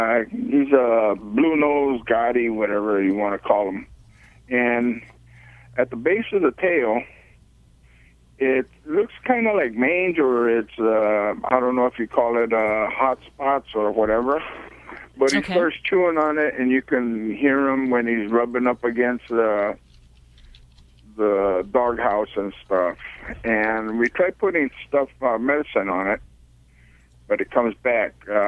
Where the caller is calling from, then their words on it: Azusa, California, United States; Azusa, California.